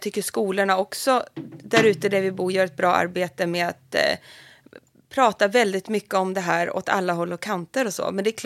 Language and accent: Swedish; Alnö, Västernorrland County, Sweden; Nej, jag är från Alnö utanför Sundsvall.